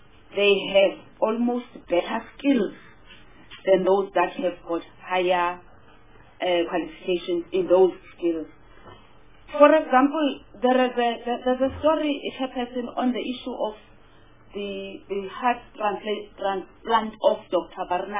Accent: South Africa; as a South African

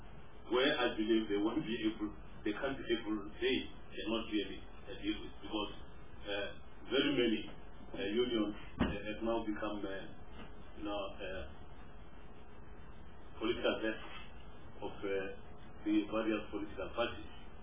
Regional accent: Limpopo, South Africa; I come from Limpopo, for example

